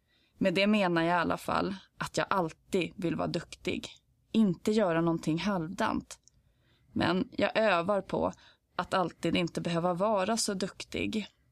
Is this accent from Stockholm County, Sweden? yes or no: yes; Stockholm, Stockholm County, Sweden; now in Tyresö, Sweden; Jag är född den 7 augusti 1985 i Stockholm. Jag är uppvuxen i Tallkrogen men flyttade som 12-åring till Tyresö tillsammans med min familj.